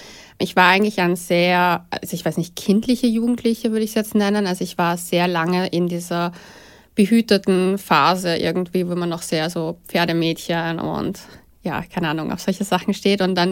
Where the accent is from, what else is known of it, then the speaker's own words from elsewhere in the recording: Vienna, Austria; Ich bin in Wien aufgewachsen.